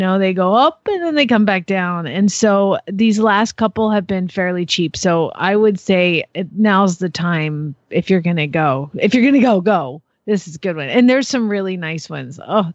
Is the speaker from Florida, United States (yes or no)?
no; Atlanta, Georgia, United States; See, growing up in Atlanta, Destin and Panama City were the places that was a retirement center.